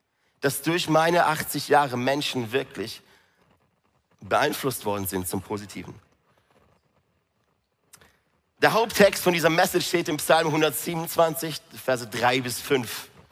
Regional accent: Singen, Baden-Württemberg, Germany; Ich komme ja aus Singen.

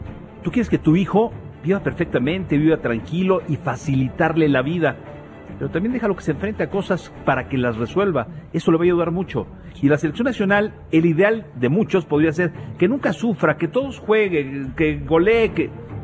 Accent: Mexico; que como mexicanos hemos sufrido

